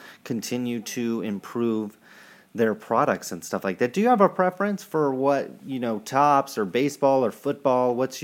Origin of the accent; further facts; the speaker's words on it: California, United States; I'm from California, so I pay tax